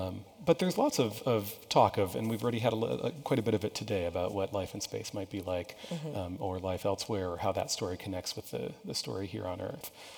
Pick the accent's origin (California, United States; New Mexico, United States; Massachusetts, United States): New Mexico, United States; And because I'm from New Mexico, I'm the expert in this, right?